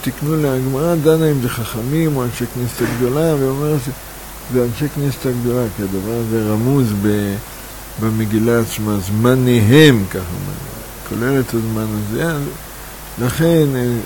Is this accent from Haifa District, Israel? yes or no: no; Jerusalem, Jerusalem District, Israel; עכשיו אני ירושלמי.